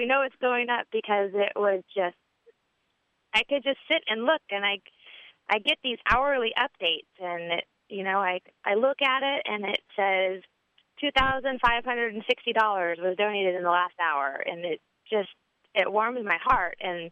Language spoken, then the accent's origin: English; California, United States; I'm from Southern California, and it's reaching my friends and family and their friends and family from down south.